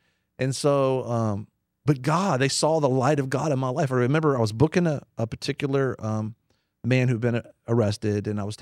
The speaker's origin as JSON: {"language": "English", "country": "United States", "said": "I mean, I'm an American."}